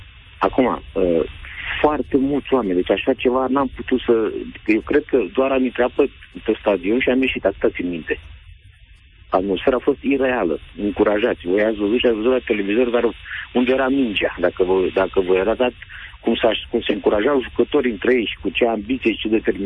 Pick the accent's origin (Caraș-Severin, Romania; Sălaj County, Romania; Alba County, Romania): Alba County, Romania; Alba Iulia; eu sunt din Alba Iulia